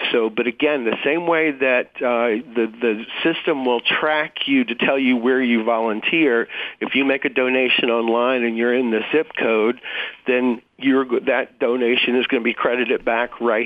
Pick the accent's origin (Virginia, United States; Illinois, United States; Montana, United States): Virginia, United States; I get to do this in my hometown, in my territory, in the Virginia mountains that I grew up